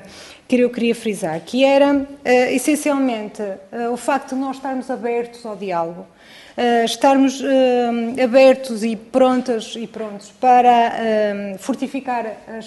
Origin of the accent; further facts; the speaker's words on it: Porto, Portugal; sou do Porto